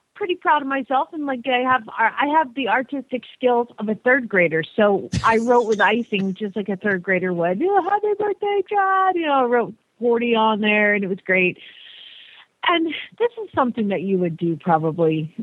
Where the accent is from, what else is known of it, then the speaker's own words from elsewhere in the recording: Phoenix, Arizona, United States; from Phoenix, Arizona.